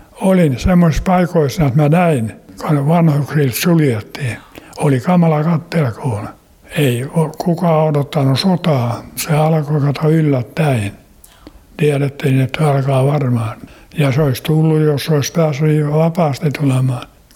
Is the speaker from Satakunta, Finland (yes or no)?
yes; Ahlainen, Satakunta, Finland; Joo, kyllä, olen Satakunnassa syntynyt ja kasvanut. Siellä oli isä maatila.